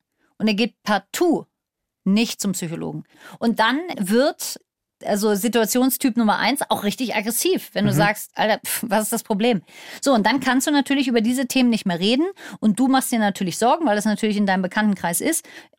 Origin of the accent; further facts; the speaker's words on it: Berlin, Germany; Ich kenne keinen, aber ich bin ja in Berlin aufgewachsen, da ist ja Brandenburg um die Ecke.